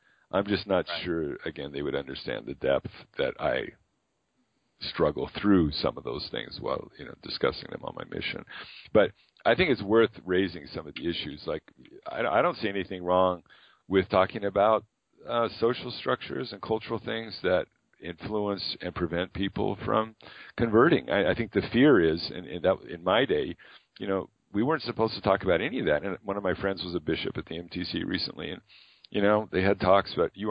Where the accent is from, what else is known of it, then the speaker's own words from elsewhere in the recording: Fresno, California, United States; I think it's because I grew up in Fresno, California. It was hot all the time